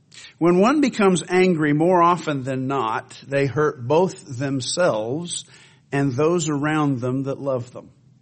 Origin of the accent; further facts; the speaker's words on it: Australia; born there; As everyone here knows, I was born in Australia, and I was a pretty competitive kid.